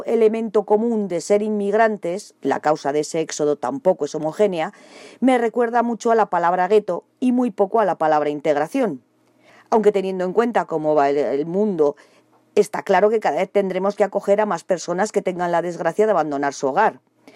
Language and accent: Spanish; Vitoria, Basque Country, Spain; born there; La mayoría de los vitorianos y vitorianas de la llamada generación X nacimos en la Clínica Arana.